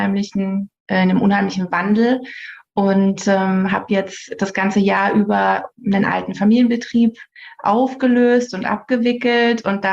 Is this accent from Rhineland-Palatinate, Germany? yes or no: no; Bavaria, Germany; also ich bin bald 35 Jahre alt. Ich werde im Januar 35. Ich komme aus der Nähe von Nürnberg. Ich lebe hier mit meinem Verlobten und mit meinem Hund in einer kleinen Stadt in der Nähe von Nürnberg. Wir haben recht viel Natur außenrum.